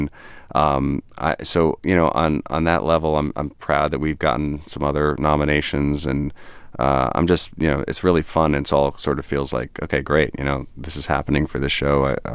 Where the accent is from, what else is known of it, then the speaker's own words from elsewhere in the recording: New York, United States; Yes, I'm a New Yorker, and it was pretty convenient.